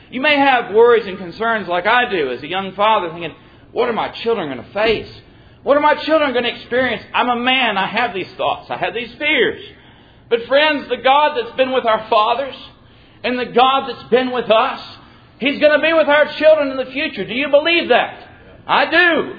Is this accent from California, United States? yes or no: no; Mississippi, United States; So the church that I grew up in South Mississippi, we had a meeting that used to be like y'all's meeting here.